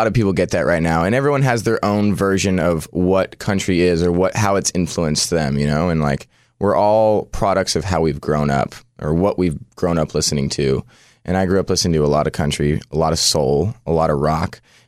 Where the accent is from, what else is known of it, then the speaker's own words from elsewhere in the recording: Orangevale, California, United States; Grew up in a town called Orangeville, which is kind of outside of 30 minutes outside of Sacramento.